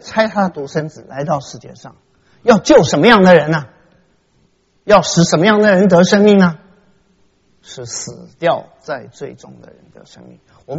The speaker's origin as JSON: {"language": "Chinese", "country": "Taiwan", "tie": "born or raised there", "said": "我在小时候在台湾"}